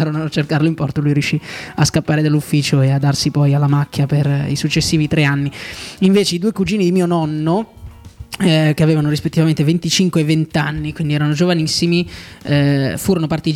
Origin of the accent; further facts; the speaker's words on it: Savona, Liguria, Italy; per me, che sono di Savona, 24 aprile è più importante del 25, perché il giorno della liberazione di Savona era il 24